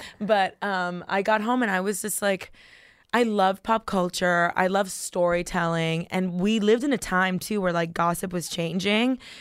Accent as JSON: {"language": "English", "town": "Miami", "region": "Florida", "country": "United States", "tie": "born or raised there", "said": "I was born and raised in Miami."}